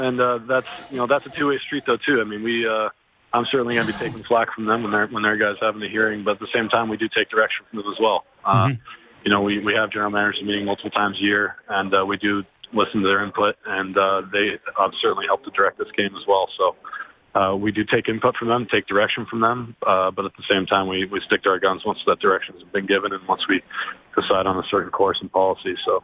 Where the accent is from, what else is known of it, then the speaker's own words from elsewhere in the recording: New Jersey, United States; And I grew up in New Jersey, so I'm excited to get back to New York.